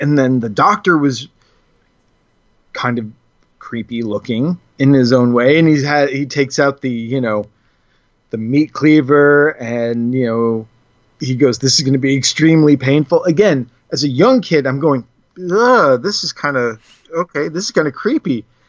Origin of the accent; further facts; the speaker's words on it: Vermont, United States; I grew up in Vermont, so I looked at that sort of setting and everything and feeling very familiar with this sort of off-the-beaten-path kind of thing.